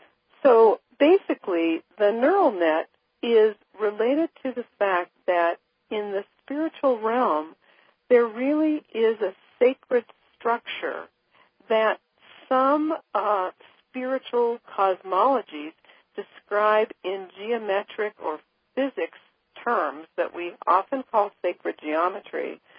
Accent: United States; I was born in America, I'm an American, but I feel like I also belong in France.

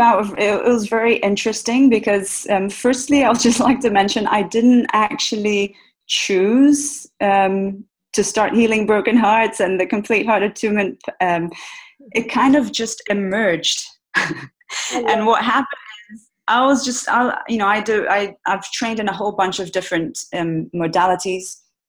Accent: Brazil; also born or lived in Middle East; So I grew up in Brazil. My mother's Brazilian, my father's English, but I actually was brought up in the Middle East.

